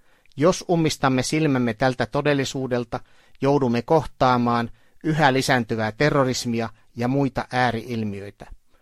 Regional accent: Israel; palasin Israeliin ihan senkin vuoksi, että tämä on myös minun kotimaani.

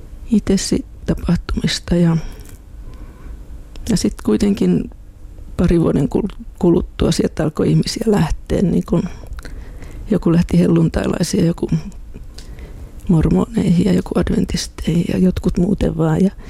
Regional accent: Espoo, Uusimaa, Finland; also born or lived in Turku; siellä mä oon saanut alkuni, mutta en sitten itsenäisenä ihmisenä lapsuudessa asunut vielä Turussa

